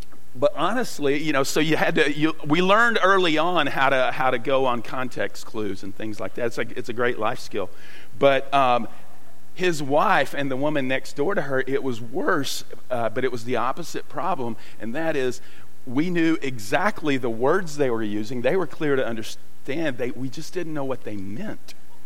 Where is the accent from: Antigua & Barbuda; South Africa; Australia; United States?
United States; Chattanooga, Tennessee; I grew up in Chattanooga, Tennessee, kind of on the east side of town on a street called Acuff Street.